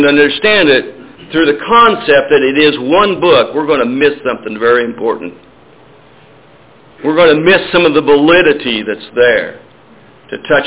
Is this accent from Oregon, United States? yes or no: yes; Oregon, United States; I was raised in Eastern Oregon on a farm. I'm just a dumb old farm boy, okay?